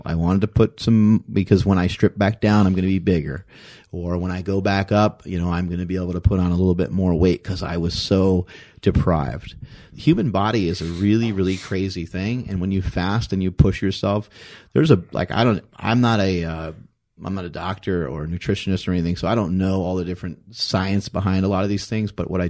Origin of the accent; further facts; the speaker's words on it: East Coast, United States; when I'm from the East Coast, how long am I going to visit home for?